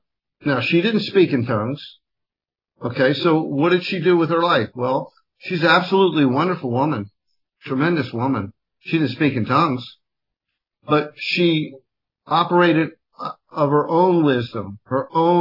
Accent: Miami, Florida, United States; Growing up in Miami, just take it from there.

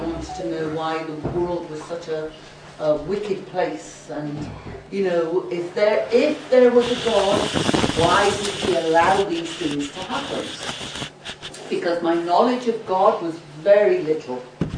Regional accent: England, United Kingdom; from England.

